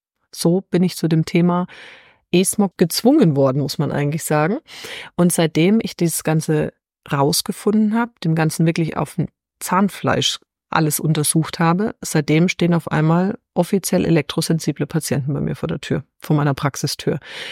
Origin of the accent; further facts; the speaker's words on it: Bavaria, Germany; aus meiner Heimatregion, das ist ins nördlichste Bayern